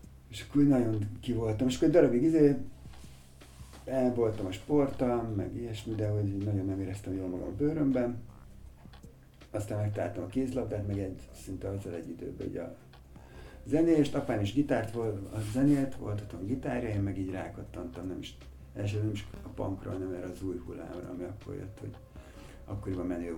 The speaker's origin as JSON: {"language": "Hungarian", "region": "Budapest", "country": "Hungary", "tie": "born or raised there", "said": "Pesten születtem, 8 éves korom még egy úri gyerek környezetben nőttem föl. Mondhatnánk azt, mert hogy a fő utcában laktunk a várban, vár alatt, szüleimmel"}